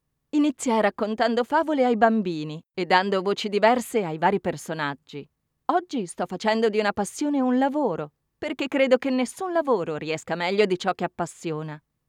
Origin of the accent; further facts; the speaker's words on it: Bologna, Emilia-Romagna, Italy; now in Milan, Italy; Bologna, mia città natale, mi sono trasferita a Milano